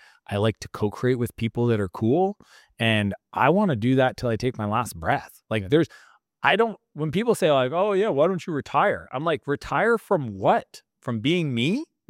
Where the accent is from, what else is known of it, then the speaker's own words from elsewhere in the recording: Canada; as a Canadian, I was just, you know